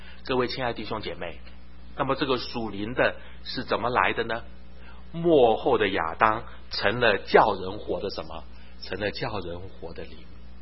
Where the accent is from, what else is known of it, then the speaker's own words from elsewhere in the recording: Taiwan; 我在台湾长大，